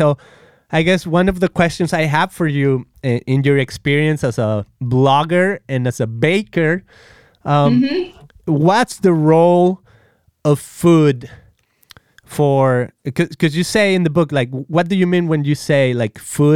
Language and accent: English; Guadalajara, Jalisco, Mexico; So I'm from Guadalajara, yeah. Mexico, and it's kind of like central Mexico and to the west.